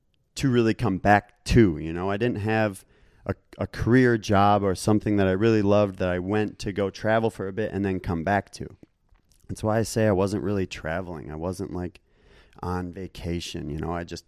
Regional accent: Minnesota, United States; I mean, I grew up in Minnesota.

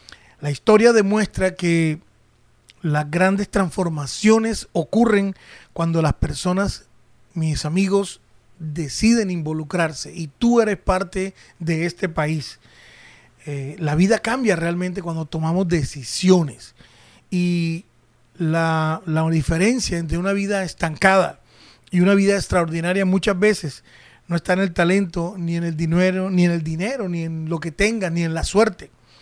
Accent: Barranquilla, Atlántico, Colombia; Es que hoy es un día muy, muy especial en Colombia, en mi país, aquí en Barranquilla, en Colombia.

